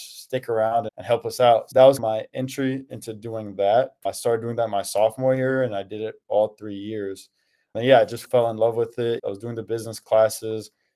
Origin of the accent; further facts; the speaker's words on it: Houston, Texas, United States; So I grew up in Houston, loved basketball, played high school, AAU.